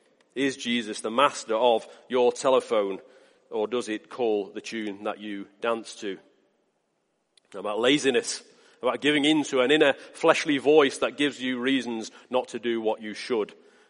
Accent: England, United Kingdom; I'm English, for heaven's sake. We keep ourselves to ourselves.

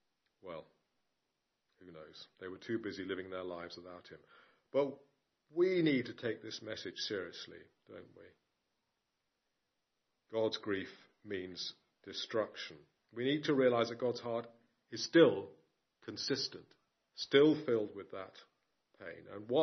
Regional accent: United Kingdom; We're British, we like animals, don't we?

